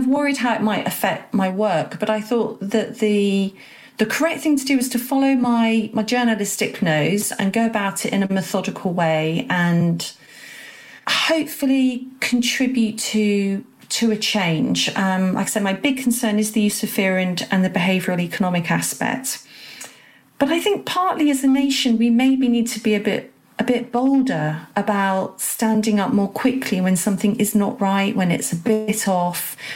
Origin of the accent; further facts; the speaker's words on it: England, United Kingdom; I'm proudly patriotic, love being English and British.